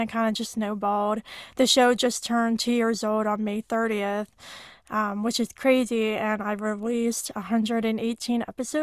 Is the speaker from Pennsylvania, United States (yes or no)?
yes; Pittsburgh, Pennsylvania, United States; I am. I'm from Pittsburgh.